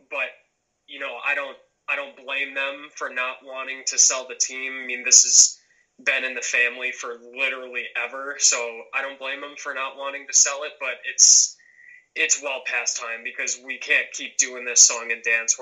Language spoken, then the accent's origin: English; Chicago, Illinois, United States; maybe they can, you know, learn to kind of incorporate it into themselves like we do as Chicagoans every day.